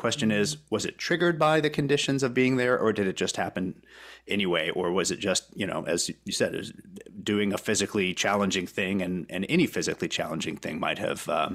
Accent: Champaign, Illinois, United States; So my family moved to Champaign when I was, I guess, about 4 years old. And so I grew up there and then went to high school at Uni High in Urbana.

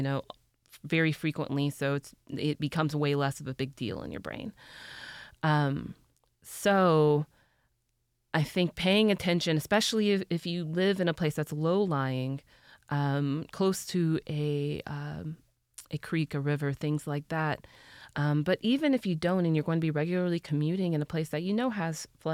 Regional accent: Texas, United States; I grew up in Texas, where I very much learned you do not camp, for example, in an old stream bed

